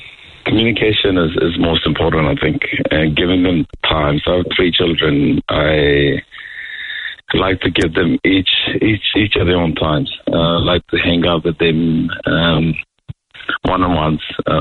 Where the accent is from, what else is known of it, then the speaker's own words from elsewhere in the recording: India; my wife is Maori and I'm Indian, so sometimes I'm stuck in the expectations that, you know, my children should follow my culture beliefs